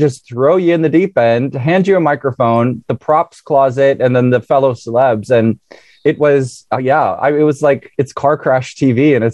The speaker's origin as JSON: {"language": "English", "country": "United States", "said": "it has been daunting for me as an American to sort of shed that, perfect skin of, sometimes what we portray"}